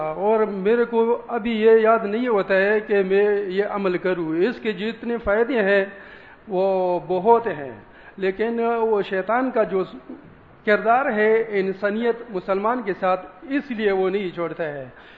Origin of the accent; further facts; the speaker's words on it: Kohat, Khyber Pakhtunkhwa, Pakistan; میں کوہاٹ سے آیا ہوں.